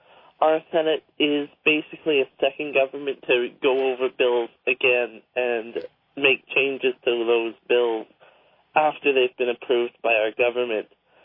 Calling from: Edmonton, Alberta, Canada; from Edmonton in the Nighthawk Bill.

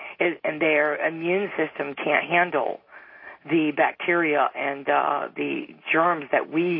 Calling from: St. Augustine, Florida, United States; I'm calling from St. Augustine, Florida.

